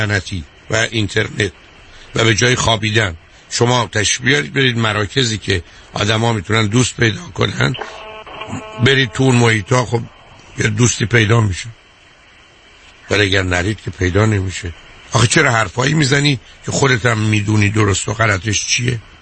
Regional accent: Iran; moved away as an adult; now in United States; من خودم اومدم امریکا، دو تا فوق لیسانس از ایران داشتم

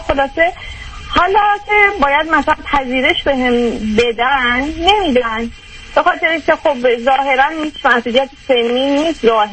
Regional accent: Iran; moved away as an adult; now in United States; من پزشک متخصص داخلی از ایران هستم، بعد با ازدواج اومدم امریکا،

